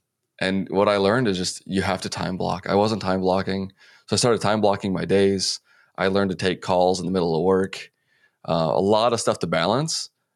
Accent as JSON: {"language": "English", "town": "Addison", "region": "Illinois", "country": "United States", "tie": "born or raised there", "said": "I'm actually from the suburbs of Chicago. I can get to Chicago from Addison, where I grew up, in like 25, 30 minutes"}